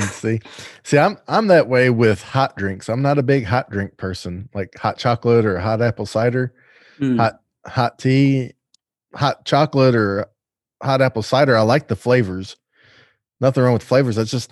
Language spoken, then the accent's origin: English; the South, United States; I'm from the South, so all our tea is cold and it's sweet.